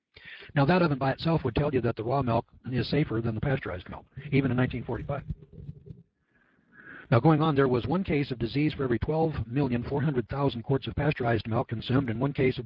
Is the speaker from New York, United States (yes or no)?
no; California, United States; That's because I'm from California and you can still get raw milk there.